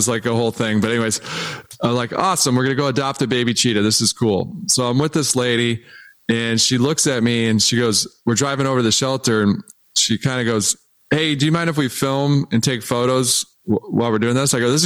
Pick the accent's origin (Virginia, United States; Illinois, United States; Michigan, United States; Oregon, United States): Michigan, United States; Detroit; you can imagine I grew up in Detroit.